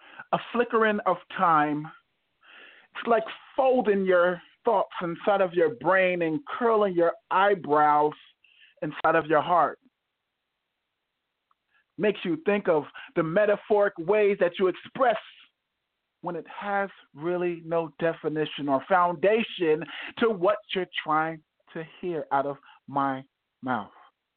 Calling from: New Jersey, United States; I'm actually in New Jersey.

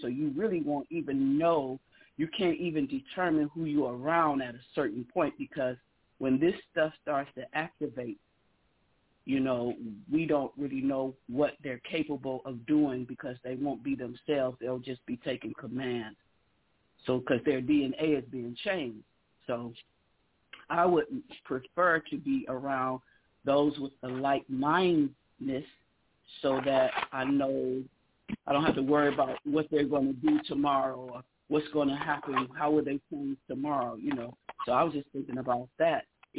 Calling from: Akron, Ohio, United States; from Akron, Ohio.

